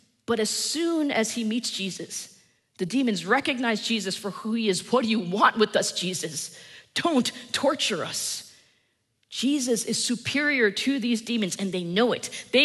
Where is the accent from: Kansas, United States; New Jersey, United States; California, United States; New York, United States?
New Jersey, United States; Although I'm from New Jersey, so I'm not really sure in the life of a pig herder would be